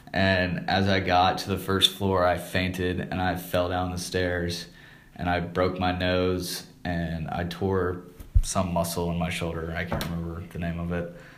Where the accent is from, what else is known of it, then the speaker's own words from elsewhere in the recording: United States; because he realized I was from the United States